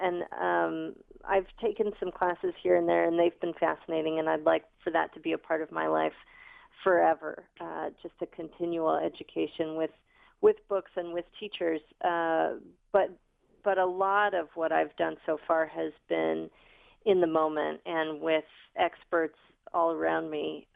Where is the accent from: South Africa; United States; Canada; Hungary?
United States; Washington, District of Columbia; And I'm originally from Washington, D.C. That's where I grew up.